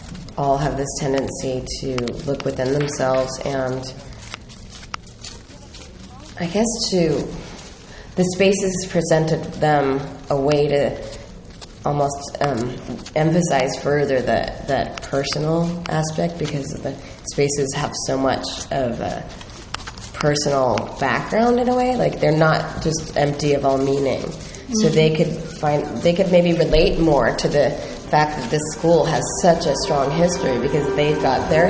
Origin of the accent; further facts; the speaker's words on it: United States; at least as an American, and since 9/11 it hasn't gone away at all.